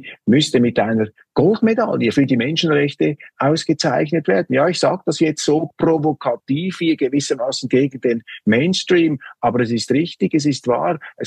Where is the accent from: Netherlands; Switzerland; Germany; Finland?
Switzerland; Und ich finde einfach in der heutigen Welt, meine Damen und Herren, und als Schweizer sowieso